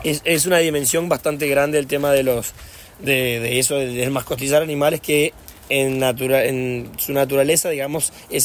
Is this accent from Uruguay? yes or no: yes; Rivera, Uruguay; yo también soy de Rivera.